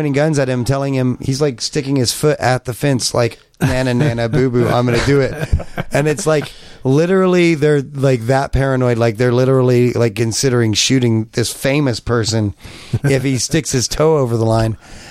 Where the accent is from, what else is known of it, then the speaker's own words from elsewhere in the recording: Kansas, United States; born there; I said, oh, I'm Native American. With a straight face, and they looked at me, and they're like, Native American, huh? I said, yeah. And they said, you're Native American, seriously? And I said, yeah, I was born there. Kansas, right in the middle.